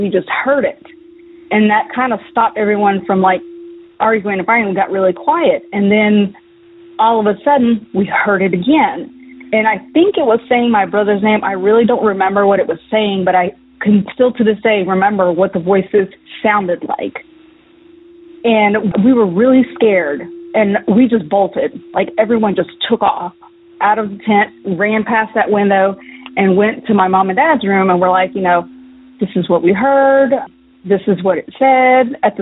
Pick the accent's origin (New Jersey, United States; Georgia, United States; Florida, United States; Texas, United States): Georgia, United States; I am from Georgia. This story happened in a small town in Georgia when I was about 7 or 8.